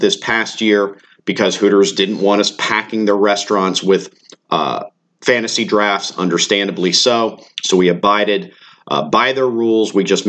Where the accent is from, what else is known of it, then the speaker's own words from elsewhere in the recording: Florida, United States; I grew up over on the Gulf beaches, very familiar with John's Pass.